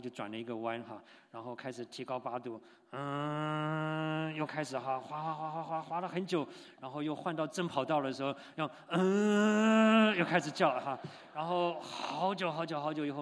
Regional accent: Tainan, Taiwan; 那个我小的时候在台湾哈，这个台南附近有一个这个美军的机场

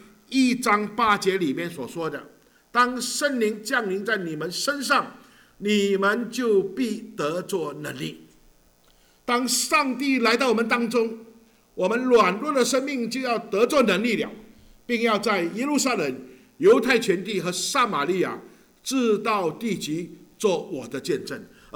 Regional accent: China; 我们中国人，我们很多人，我们都是再穷都不能穷教育，所以我们不管来到哪里，不管来到美国，不管来到加拿大，我们都把孩子送过来

